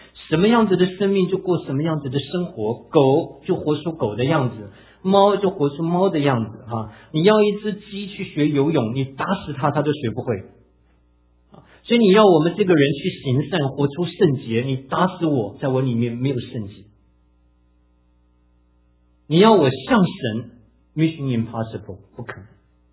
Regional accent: Taiwan; 你看我们自己在台湾长大，从南到北拜各样的神

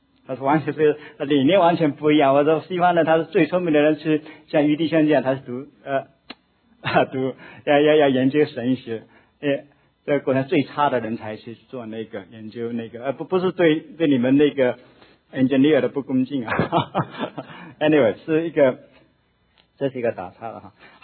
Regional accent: China; 还记不记得我们从大陆来的？

